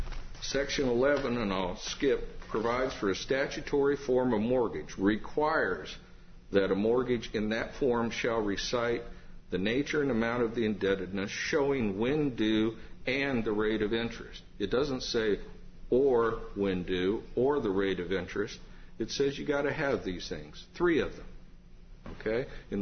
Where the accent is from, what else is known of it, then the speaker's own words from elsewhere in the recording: Decatur, United States; from Decatur.